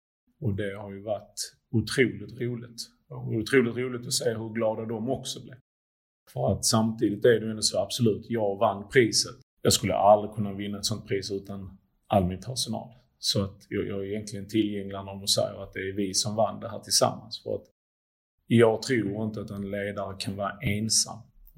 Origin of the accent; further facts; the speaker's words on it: Sweden; Jag är från Sverige. Och så har jag polsk påbrå